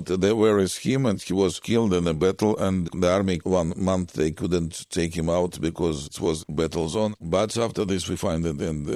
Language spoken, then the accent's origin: English; Leningrad, Saint Petersburg, Russia; born there; first language Russian; English is a second language; because I was born in Russia, was Soviet Union in Leningrad, and my Russian is native language.